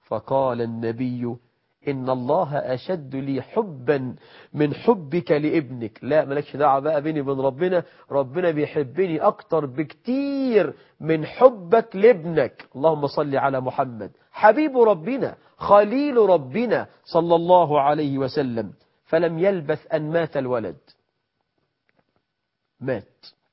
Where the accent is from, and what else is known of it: Egypt